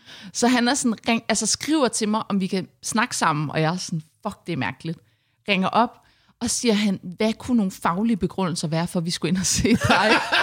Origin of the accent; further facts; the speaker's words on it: Slagelse, Zealand, Denmark; Jamen, jeg er jo fra Slagelse.